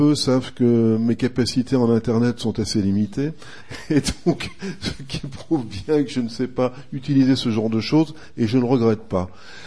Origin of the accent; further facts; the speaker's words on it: northern France, France; je suis natif du nord de la France et j'ai couru énormément en Belgique.